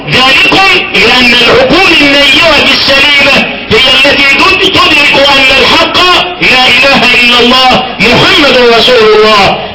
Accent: Egypt; بلدنا مصر

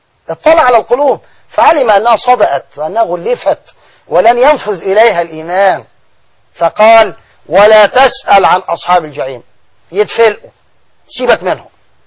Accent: Egypt; احنا كمصريين بنقول بيوت ولا بيوت؟

